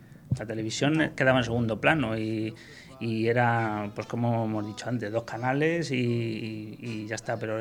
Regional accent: Madrid, Community of Madrid, Spain; y además del barrio.

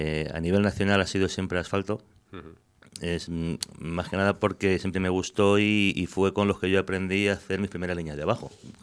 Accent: Leganés, Community of Madrid, Spain; como yo me fui a vivir a Madridejos, pues coincidimos de allí. Entonces ahora estamos, todavía nos ganan ellos más. Bueno, uno es argentino. Entonces estamos 50% Villacañas y 50% Madridejos adoptivo, porque yo soy de Leganés.

